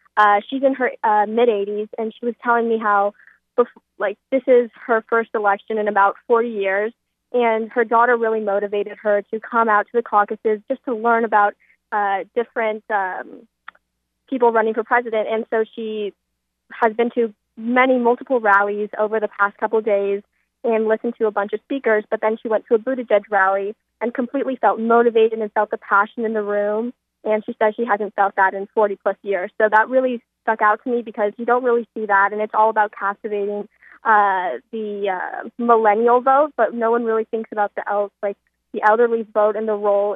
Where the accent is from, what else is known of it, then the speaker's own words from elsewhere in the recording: Los Angeles, California, United States; So I'm from Los Angeles, California. I'm a sophomore at an all-girls high school.